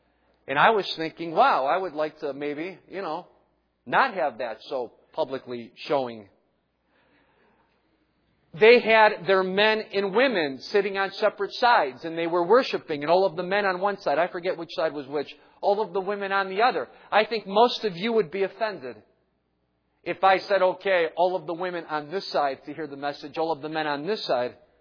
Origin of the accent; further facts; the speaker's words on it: United States; Now, knowing that I'm an American, they give me a chair and a plate and a spoon.